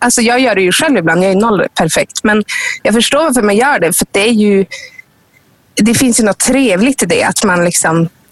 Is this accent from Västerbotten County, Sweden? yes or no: yes; Umeå, Västerbotten County, Sweden; till exempel hemma i Umeå hos min familj eller någonting